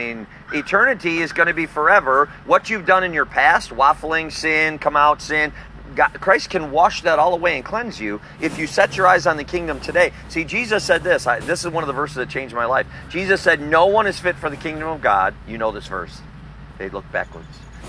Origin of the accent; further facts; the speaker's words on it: Wisconsin, United States; Wisconsin, originally. And I retired early, sold everything we own. This is our house. And we travel the country. We come south in Florida in the wintertime, and we'll go to Texas. We'll go to South Carolina, Georgia.